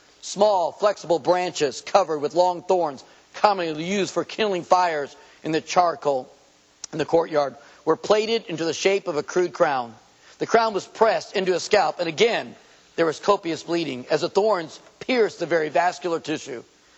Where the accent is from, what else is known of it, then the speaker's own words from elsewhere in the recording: United States; I'm glad I'm an American. I'm glad I live here.